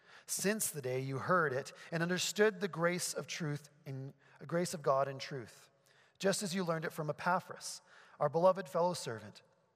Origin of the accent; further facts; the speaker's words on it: New Brunswick, Canada; I grew up in New Brunswick in the middle of the woods, like literally in the middle of nowhere.